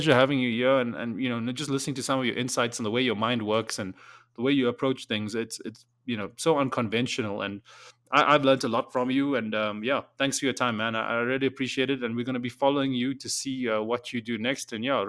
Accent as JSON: {"language": "English", "country": "South Africa", "said": "But as a South African, it was like never a thing"}